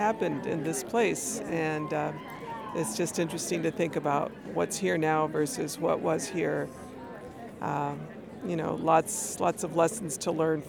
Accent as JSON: {"language": "English", "town": "South Tucson", "region": "Arizona", "country": "United States", "tie": "born or raised there", "said": "I grew up in South Tucson, but no matter where in this community, I think that Mexicanos lived, that some of those same values were there."}